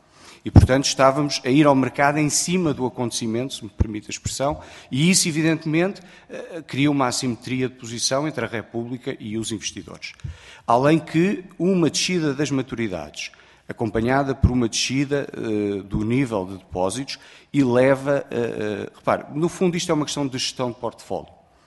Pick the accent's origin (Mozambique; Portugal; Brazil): Portugal; como português, qualquer decisão que ajude Portugal, eu só posso ser favorável.